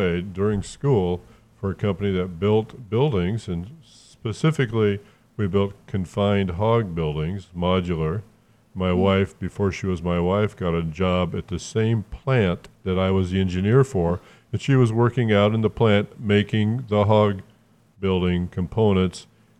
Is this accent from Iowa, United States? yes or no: yes; Cedar Falls, Iowa, United States; I grew up in central Iowa, graduated from northern Iowa, Cedar Falls High School. That's where my family was settled when I was a youngster.